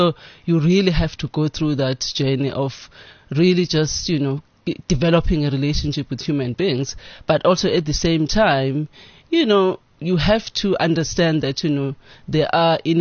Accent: KwaZulu-Natal, South Africa; I grew up in KwaZulu-Natal. I was born there.

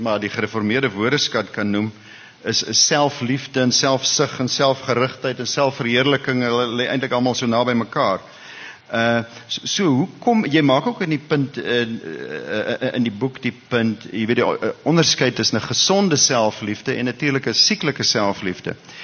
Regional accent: Free State, South Africa; daar waar ek vandaan kom in die Vrystaat en met die Heidelbergse katechismus

